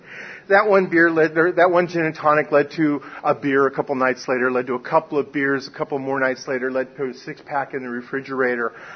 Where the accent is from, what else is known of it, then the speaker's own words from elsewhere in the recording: Norfolk, Virginia, United States; born there; I was born in Norfolk Naval Hospital, so that got me started. Born in the Navy. My father was a career military officer